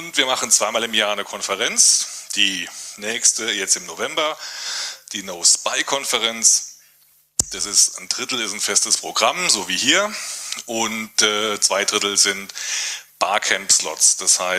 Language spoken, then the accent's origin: German; Stuttgart, Baden-Württemberg, Germany; Ich komme aus Stuttgart und bin dort im NoSpy e.V. aktiv.